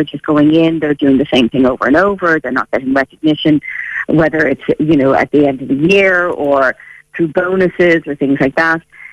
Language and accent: English; Ireland; I think as Irish people, we're great for having cups of tea and chats.